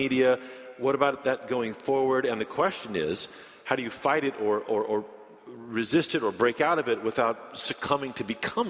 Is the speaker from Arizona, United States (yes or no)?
no; Boston, Massachusetts, United States; it's my hometown, Alyssa. I work right up the street. Love Boston.